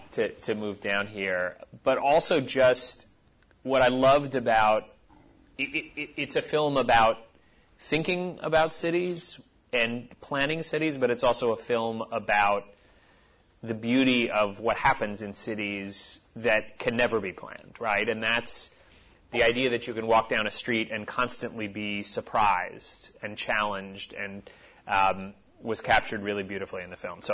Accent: New York City, New York, United States; I'm a New Yorker and addicted to cities from a young age.

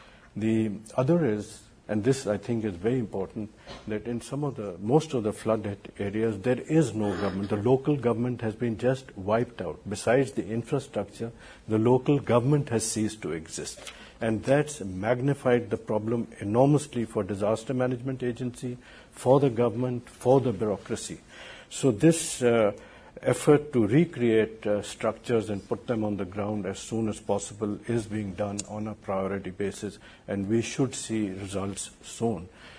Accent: Pakistan; Also like to take this opportunity as a Pakistani, though I don't represent the government, to thank the United States

